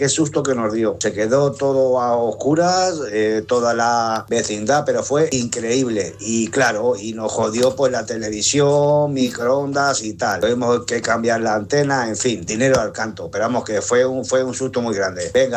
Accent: Daimiel, Castilla-La Mancha, Spain; porque yo soy manchego, soy de Daimiel en concreto y estáis invitados

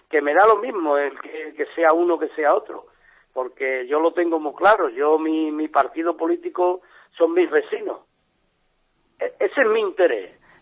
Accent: Andalusia, Spain; Andalucía somos todos, andaluces todos.

